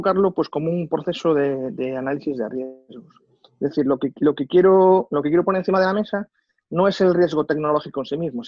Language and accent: Spanish; Galicia, Spain; La pregunta te la devuelvo como buen gallego.